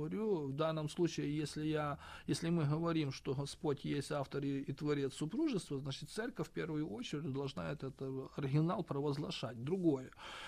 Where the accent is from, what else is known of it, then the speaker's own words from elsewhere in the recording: Ukraine; я как из Украины это ставлю, там я более ориентируюсь в своей стране